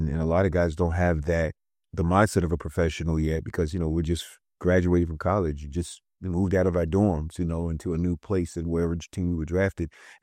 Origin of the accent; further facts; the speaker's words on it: Knoxville, Tennessee, United States; They were about an hour and 45 minutes away from my hometown in Knoxville, Tennessee.